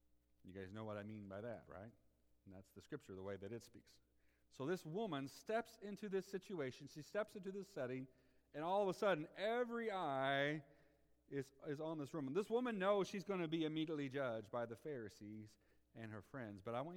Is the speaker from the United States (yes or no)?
yes; Noblesville, Indiana, United States; you guys know I'm from Noblesville